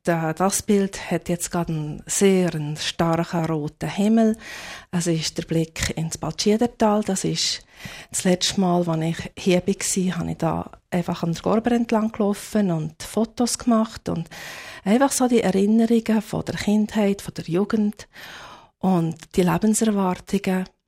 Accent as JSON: {"language": "German", "region": "Bern", "country": "Switzerland", "accent": "Bernese German", "first_language": "Bernese German", "lives_now": "Canada"}